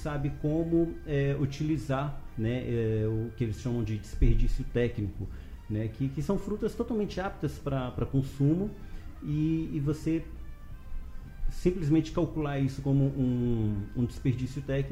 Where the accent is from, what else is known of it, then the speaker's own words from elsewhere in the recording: Belo Horizonte, Minas Gerais, Brazil; also born or lived in São Paulo; eu sou mineiro, sou de Belo Horizonte, eu só fui descobrir a geleia de cacau quando eu vim para a Bahia.